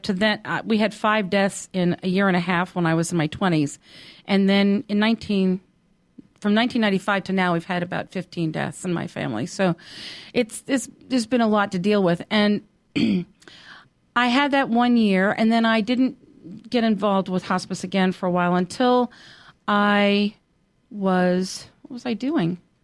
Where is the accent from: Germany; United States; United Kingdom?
United States; New Jersey; moved away; When I first came down here, I am from New Jersey, and when I first came down here, which was in 1974